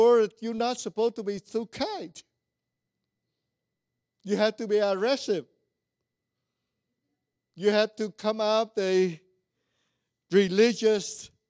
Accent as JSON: {"language": "English", "region": "California", "country": "United States", "tie": "born or raised there", "said": "I grew up in California."}